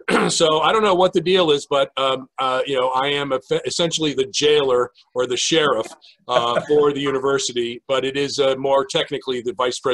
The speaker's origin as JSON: {"language": "English", "town": "Fairfield", "region": "Connecticut", "country": "United States", "tie": "born or raised there", "said": "So Fran Tarkenton was when I was a kid growing up in Fairfield."}